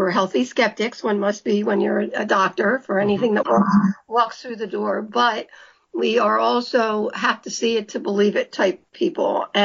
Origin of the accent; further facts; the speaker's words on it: Philadelphia, Pennsylvania, United States; We're both from Philadelphia, Pennsylvania.